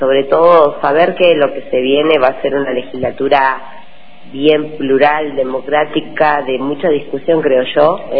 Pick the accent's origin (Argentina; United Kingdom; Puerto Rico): Argentina; Allen, Río Negro; mi felicidad mayor estuvo en recuperar el municipio de Allen. La verdad que viví la jornada en mi pueblo